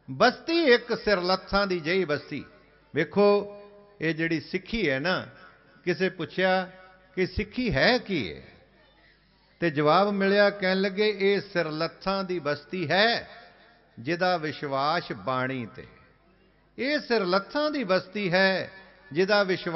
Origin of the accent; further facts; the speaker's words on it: Punjab, India; ਅਸੀਂ ਪੰਜਾਬ ਦੇ ਰਹਿਣ ਵਾਲੇ ਹੋਈਏ